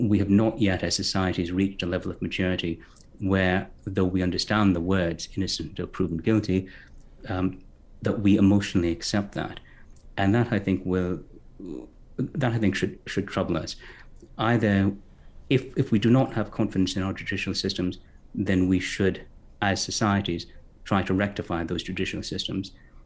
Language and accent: English; Canada; I come from Canada. I live in Canada.